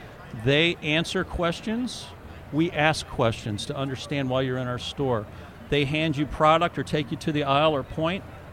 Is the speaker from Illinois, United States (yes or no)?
yes; Granite City, Illinois, United States; Well, in Granite City, Illinois, where I grew up, they had this